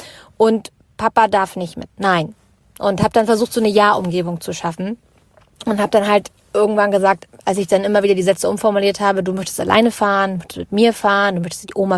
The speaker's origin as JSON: {"language": "German", "town": "Lüneburg", "region": "Lower Saxony", "country": "Germany", "said": "ich komme aus Lüneburg und meine Tochter ist 2,5."}